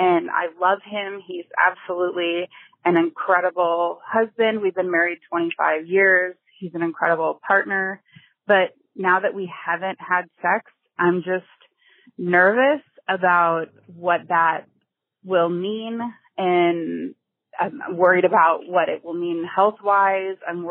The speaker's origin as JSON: {"language": "English", "region": "Texas", "country": "United States", "said": "I am 46 and I'm from Texas and a female."}